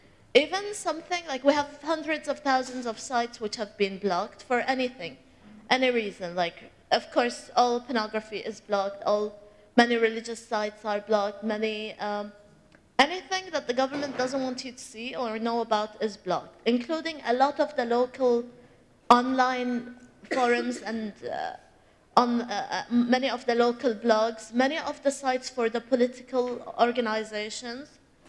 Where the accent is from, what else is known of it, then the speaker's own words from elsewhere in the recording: Bahrain; I come from Bahrain. Bahrain is a very, very tiny country.